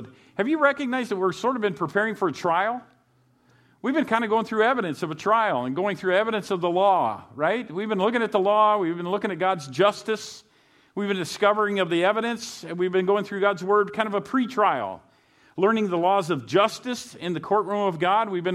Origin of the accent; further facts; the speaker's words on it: Fresno, California, United States; Shoot, I'm from Roosevelt High School in Fresno, so you know what? I'm with you guys in that.